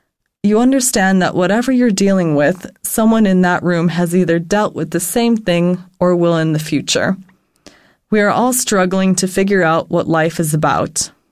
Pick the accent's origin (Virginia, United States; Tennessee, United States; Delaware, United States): Tennessee, United States; Nashville; now in Los Angeles, United States; I grew up in Nashville, and my parents taught me to respect my elders. We'd say things like "yes, ma'am," and "no, sir," to adults. But kids in Los Angeles don't do that.